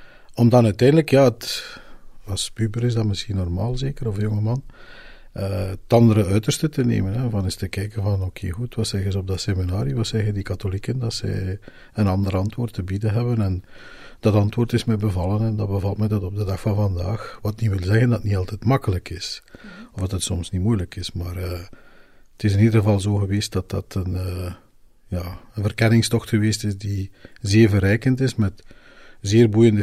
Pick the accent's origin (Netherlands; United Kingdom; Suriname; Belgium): Belgium; Denderwindeke, East Flanders; Ik ben afkomstig van Winink, dat is Denderwindeke, dat is een deelgemeente van Nienhoven, dat is het laatste dorp van Oost-Vlaanderen.